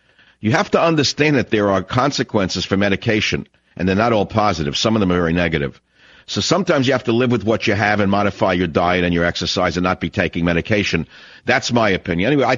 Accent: United States; Well, I'm not a great American. I am an American with very strong opinions

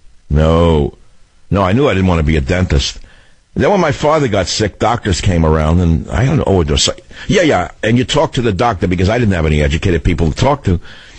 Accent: New York, United States; I was a little boy. I felt safe as an American. There were Nike missile batteries on my street corner. I lived in Queens in an attached house in New York.

